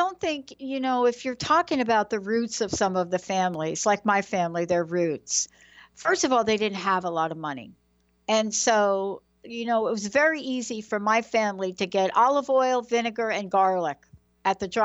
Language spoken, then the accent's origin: English; New York, United States; So early on, we knew about lead paint. Like I grew up in the project. So everybody knew about lead paint.